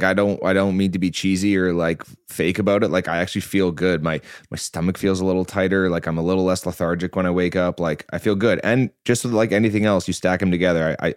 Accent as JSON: {"language": "English", "town": "Vancouver", "region": "British Columbia", "country": "Canada", "said": "I'm from Vancouver"}